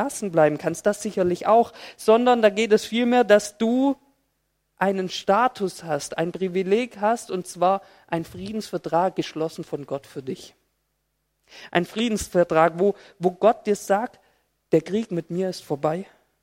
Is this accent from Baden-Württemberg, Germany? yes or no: yes; Filderstadt, Baden-Württemberg, Germany; ich komme aus Filderstadt-Zilming.